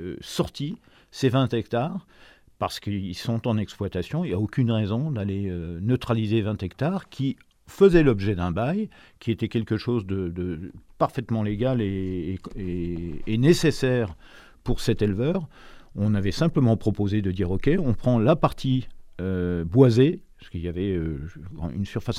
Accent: Grand Est, France; je suis originaire des Ardennes. Et donc, je pense que c'est un lieu privilégié puisque j'étais dans la partie forestière des Ardennes et jusqu'à l'âge de 18 ans. Donc, j'en ai 70 aujourd'hui

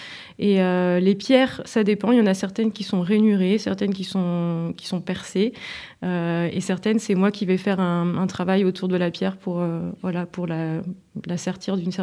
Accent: France; born there; je suis née en France, c'est mon père qui est argentin.

